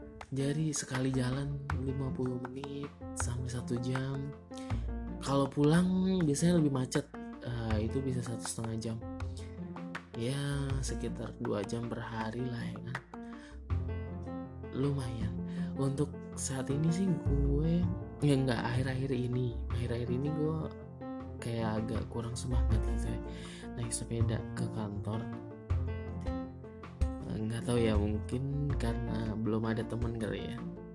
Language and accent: Indonesian; Depok, West Java, Indonesia; By the way, gue dari Depok dan kantor gue di Kuningan, jadi masih naik KRL terus nyambung pakai ojek online gitu atau enggak pakai busway.